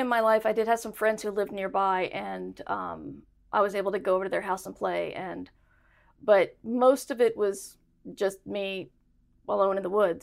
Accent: North Carolina, United States; I'm from the North Carolina mountains, so there was nothing else to do.

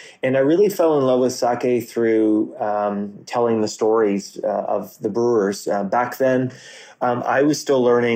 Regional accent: Montreal, Quebec, Canada; first language fr; English is a second language; I was born in Montreal, Canada, which is in the province of Quebec, which is largely French speaking. So I grew up as French Canadian, and I didn't actually learn English until I was about six or seven.

